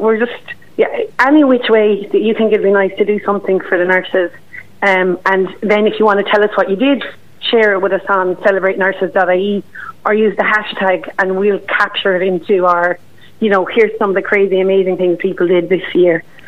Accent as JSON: {"language": "English", "country": "Ireland", "said": "oh, positive recognition campaign, it's very American and we're Irish."}